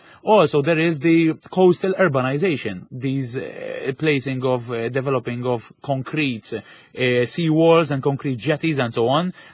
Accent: Malta; In Malta, we're plagued by the mauve stinger

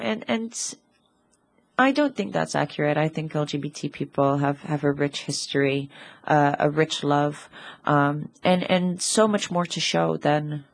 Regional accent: New York, United States; now in Gozo, Malta; I grew up in New York. I came out in New York. I explored my sexuality, my gender in New York. And when I moved here to Gozo in 2020

